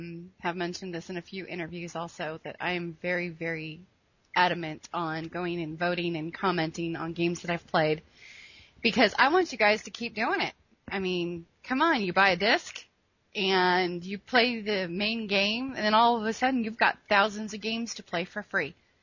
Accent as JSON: {"language": "English", "region": "Ohio", "country": "United States", "lives_now": "Kansas, United States", "said": "Well, I'm from up near the Lake Erie area of Ohio."}